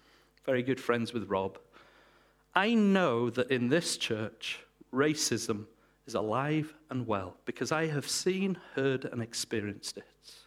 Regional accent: England, United Kingdom; Look, I come from England.

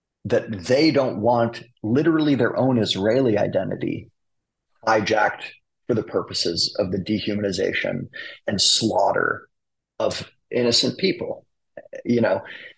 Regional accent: Canada; even as a Canadian.

